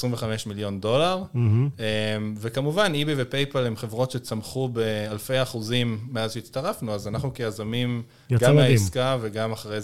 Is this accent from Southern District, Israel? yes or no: no; Haifa, Haifa District, Israel; כן, רוב, כמו כל התל אביבים, אנחנו חיפאים.